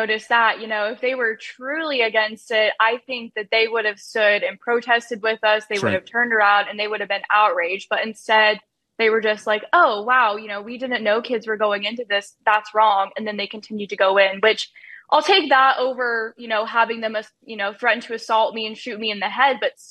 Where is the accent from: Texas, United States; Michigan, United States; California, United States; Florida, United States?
Texas, United States; there was a church that was hosting a drag queen event for children in my hometown. It was disgusting. It's a very small town up in North Texas.